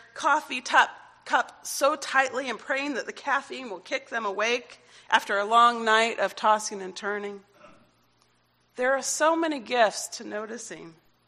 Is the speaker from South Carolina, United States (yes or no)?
yes; South Carolina, United States; Somehow, I grew up in South Carolina, and I'm not really a country music fan